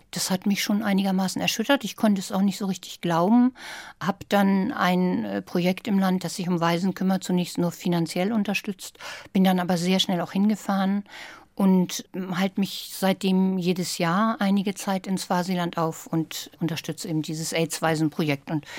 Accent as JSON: {"language": "German", "country": "Germany", "said": "Ich komme aus Deutschland."}